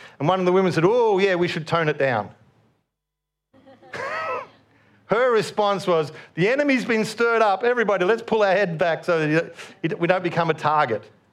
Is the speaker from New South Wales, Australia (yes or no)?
no; Yarrawonga, Victoria, Australia; I'm from Yarrawonga, country town. It was about 4,000 people when I was growing up, so it was just a small country town.